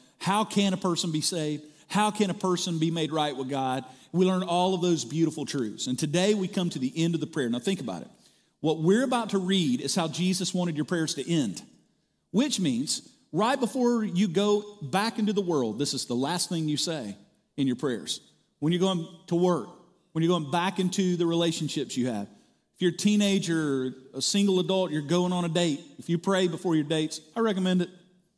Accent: Mississippi, United States; I grew up in South Mississippi on a 200-acre farm. Our land went all the way down to what's known as the Escatawba River.

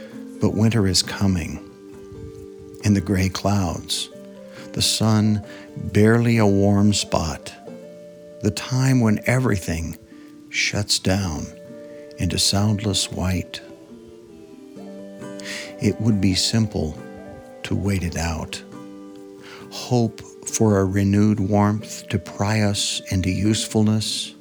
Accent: Nebraska, United States; also born or lived in Texas; now in South Dakota, United States; I grew up in Nebraska, mostly Texas for a little while. But so we moved to South Dakota

